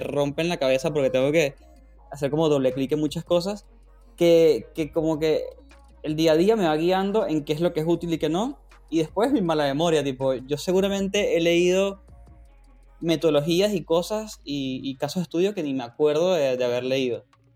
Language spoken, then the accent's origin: Spanish; Venezuela; now in Argentina; Recuerden que yo soy venezolano, vivo en Argentina.